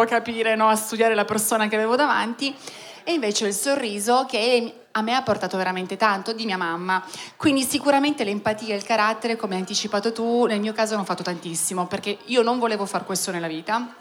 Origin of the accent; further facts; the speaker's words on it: Borgaro Torinese, Piedmont, Italy; also born or lived in Moncalieri; non si è capito perché mia mamma da Borgaro si è andata fino a Moncaglieri, e poi ho sempre vissuto a Borgaro Torinese, quindi Torino e cintura, ci tengo a precisare, è un po' provinciale.